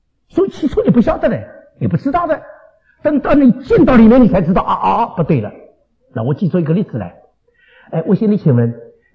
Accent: China; 我觉得对我们中国人来讲更有意思

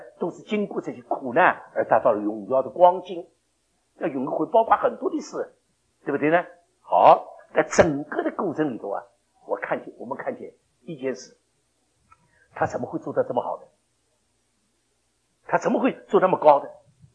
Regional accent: China; 这个我们中国人有的时候不如他们呢，对不对啊？我们不如他们，所以我们要慢慢的要学。

